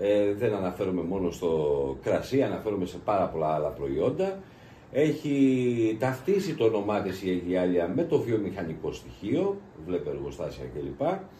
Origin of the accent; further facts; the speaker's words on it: Patras, Western Greece, Greece; επειδή δεν είμαι Αιγιώτης, είμαι από την Πάτρα.